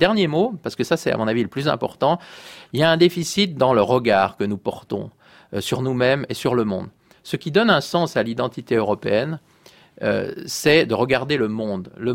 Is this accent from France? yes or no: yes; France; C'est parce que nous sommes Français que nous sommes citoyens de l'Union européenne.